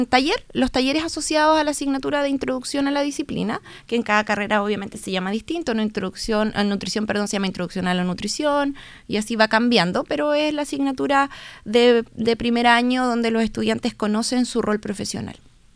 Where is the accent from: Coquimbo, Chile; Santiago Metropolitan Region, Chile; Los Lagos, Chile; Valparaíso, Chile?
Los Lagos, Chile; Osorno; also born or lived in Puerto Montt; Yo soy de Osorno, estuve muchos años trabajando en Puerto Montt y siempre tuve las ganas de volver.